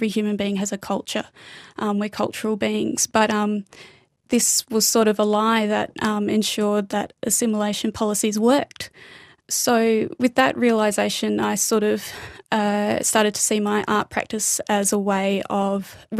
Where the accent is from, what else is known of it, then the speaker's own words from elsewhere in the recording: Western Australia, Australia; I'm a Yindjibundi woman from the Pilbara, but I grew up in Noongar Yuwid and Noongar Whadjuk countries.